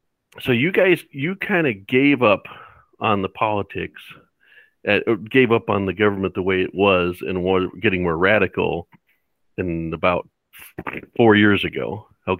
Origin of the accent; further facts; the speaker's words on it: Utah, United States; also born or lived in Montana; I was born in Montana and grew up in Utah, so those are all familiar places to me.